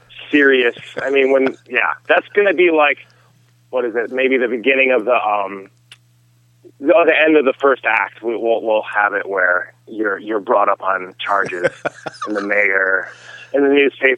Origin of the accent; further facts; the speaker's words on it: Michigan, United States; now in Los Angeles, United States; I love shooting in my home state, even though I live in LA.